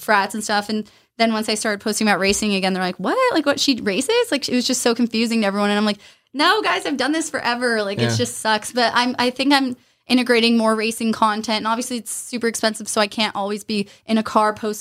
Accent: Colorado, United States; moved away as an adult; now in California, United States; I'm from Colorado. I moved out here when I was 18 for college. And I feel like a lot of my friends, we've all stayed in California.

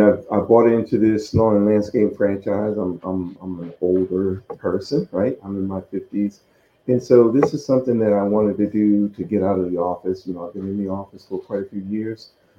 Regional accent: Chesapeake, Virginia, United States; So when I grew up in the Virginia coastal area in Chesapeake, Virginia Beach, so inshore, offshore fishing.

